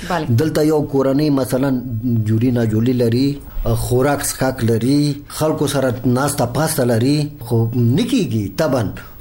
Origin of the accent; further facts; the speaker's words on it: Nangarhar, Afghanistan; زه د ننګرهار ولایت اوسیدونکو یم.